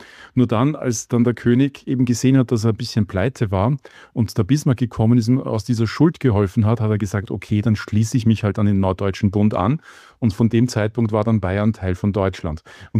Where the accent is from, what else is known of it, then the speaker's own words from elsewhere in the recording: Austria; born there; wenn du als Sohn eines Deutschen geboren wirst in Österreich, bekommst du oder hast du automatisch die deutsche Staatsbürgerschaft, die österreichische nicht. Und die habe ich erst dann mit 12 Jahren bekommen, weil meine Mutter Österreicherin ist.